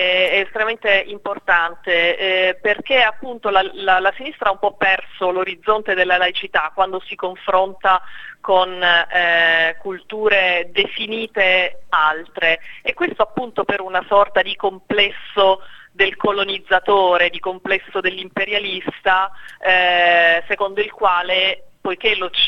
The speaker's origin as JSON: {"language": "Italian", "region": "Sicily", "country": "Italy", "said": "Io sono siciliana"}